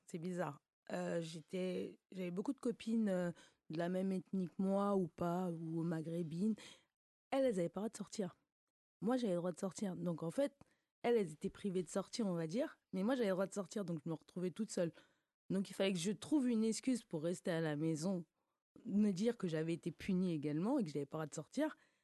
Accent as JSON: {"language": "French", "town": "Paris", "region": "Île-de-France", "country": "France", "tie": "born there", "said": "J'aurais dû naître dans le 91, dans un petit hôpital. Et en fait, je suis née à Paris 12e"}